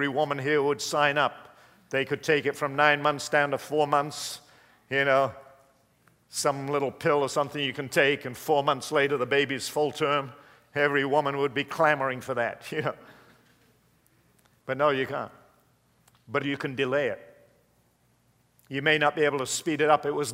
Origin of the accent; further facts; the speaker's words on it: England, United Kingdom; I was raised in England.